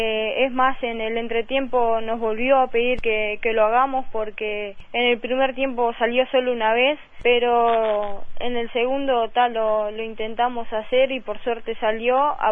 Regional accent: Durazno, Uruguay; Ahora soy afuera de Durazno, pero siempre fui de la ciudad.

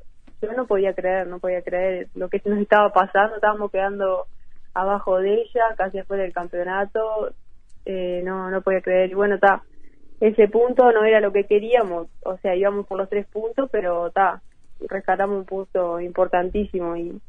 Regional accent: Nueva Palmira, Colonia, Uruguay; now in Montevideo, Uruguay; Soy de Nueva Palmira, de Colonia.

